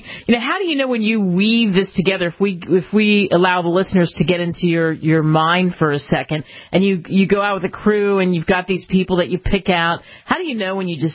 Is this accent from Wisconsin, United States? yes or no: no; New Jersey, United States; also born or lived in New York; now in Oklahoma; I grew up in New Jersey and New York, and that's where he was, in the Pine Barrens. Then I'm in Oklahoma